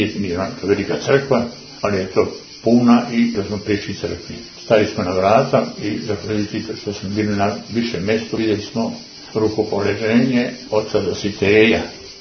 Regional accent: Šumadija and Western Serbia, Serbia; A ja sam nedaleko rodom od Sokošana

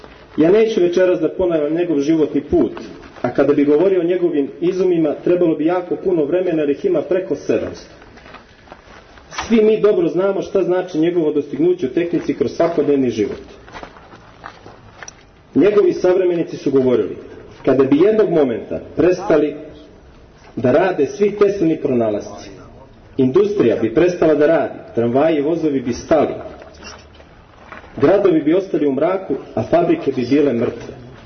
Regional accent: Bay of Kotor, Montenegro; also born or lived in Bor, Serbia; rođen u Boru u Srbiji, cijeli život živim u Boki Kotorskoj, porijeklom iz Like.

